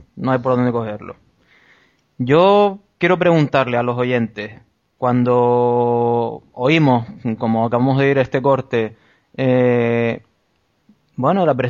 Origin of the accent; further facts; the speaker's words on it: Canary Islands, Spain; ahora resulta que somos los propios canarios los que la hacemos y los que nos reímos de nosotros mismos y de nuestra gente.